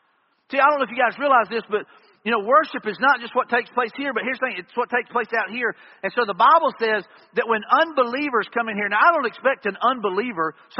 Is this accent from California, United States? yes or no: no; Eight Mile, Alabama, United States; You know, that's where I grew up in Eight Mile, Alabama.